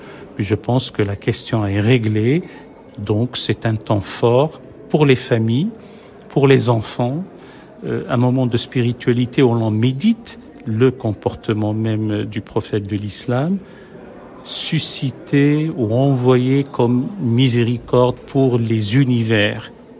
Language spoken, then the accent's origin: French; France; Chez nous, en France